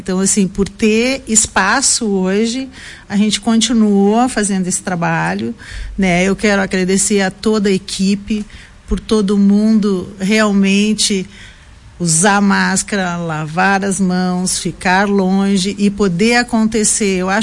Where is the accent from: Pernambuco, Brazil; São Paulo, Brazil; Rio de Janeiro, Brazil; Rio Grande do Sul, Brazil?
Rio Grande do Sul, Brazil; Porto Alegre; eu sou porto-alegrense, eu vim de Porto Alegre ontem